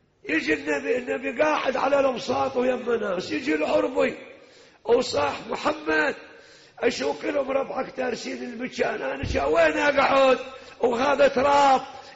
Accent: Iraq; احنا عدنا في لهجتنا العراقيين

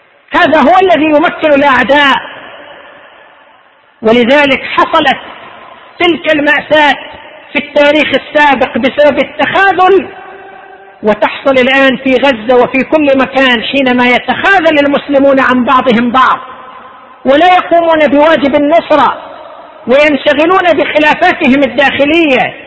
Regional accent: Qatif, Eastern Province, Saudi Arabia; عندنا في القطيف

